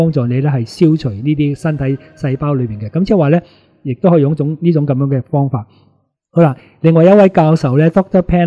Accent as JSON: {"language": "Cantonese", "country": "Hong Kong", "said": "咁，我哋香港人咧都認識嗰個部位療法啦"}